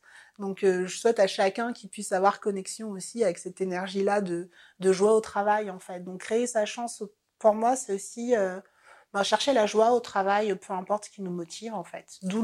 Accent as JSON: {"language": "French", "town": "Marie-Galante", "region": "Guadeloupe", "country": "France", "said": "Moi, je viens des Antilles, d'une petite île qu'on appelle Marie-Galante."}